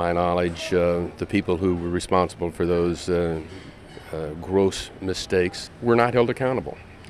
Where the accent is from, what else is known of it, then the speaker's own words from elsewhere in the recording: Denver, Colorado, United States; I grew up in Denver, Colorado, and entered the Army directly from the university.